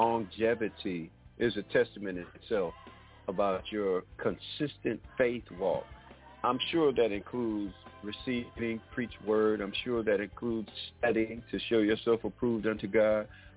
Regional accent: Detroit, Michigan, United States; I grew up on … Of course, I'm from Detroit.

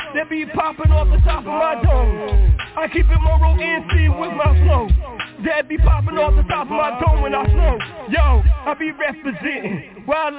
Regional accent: Monroe, North Carolina, United States; cause like I said, I'm from Monroe, NC

